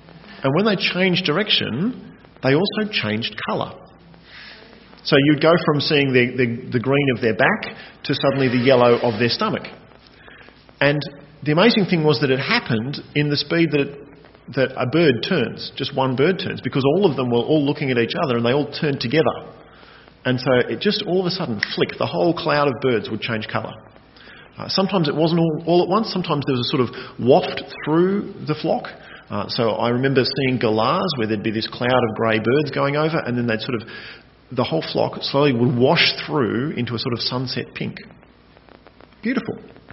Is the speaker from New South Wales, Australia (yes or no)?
yes; Narrabri, New South Wales, Australia; When I was growing up in Narrabri